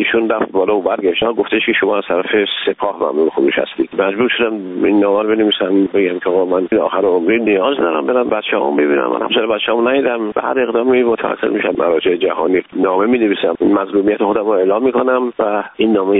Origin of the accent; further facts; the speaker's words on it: Iran; من یه ایرانی هستم